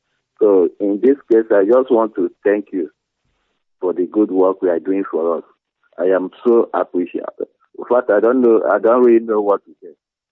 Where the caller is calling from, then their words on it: Cyprus; I'm calling from Cyprus.